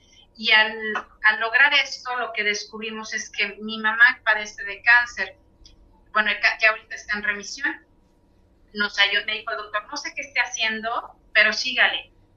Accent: Tampico, Tamaulipas, Mexico; Ahora, en el caso de mi ciudad natal, Tampico, con alto índice de cáncer

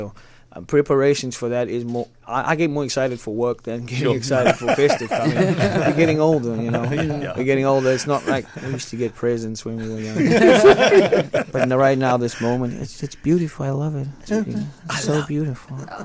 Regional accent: Cape Town, Western Cape, South Africa; I'm originally from Elsie's River, Cape Town.

